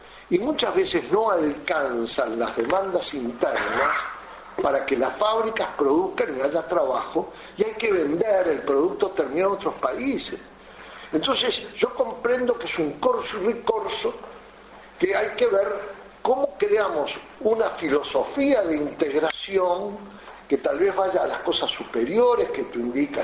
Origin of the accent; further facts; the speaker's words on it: Uruguay; los tamberos, que en mi país son los pequeños productores por excelencia. Nosotros le vendemos mucha leche a Brasil. Resulta que los tamberos de Río Grande do Sur armaron un lío y la leche uruguaya no entra.